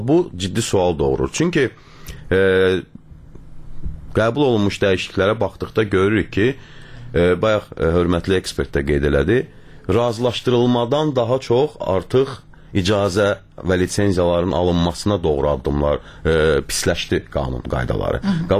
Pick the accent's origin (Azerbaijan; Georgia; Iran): Azerbaijan; Baku; mən özüm Yasamalda böyümüşəm